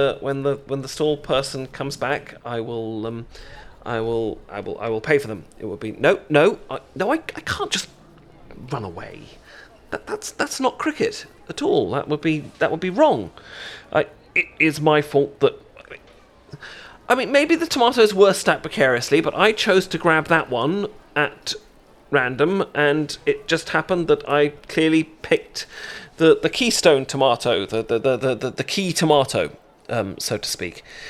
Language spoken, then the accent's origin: English; United Kingdom; moved away; I'm from Britain, hence the voice and stuff. I'm just I live here now. This is where I live.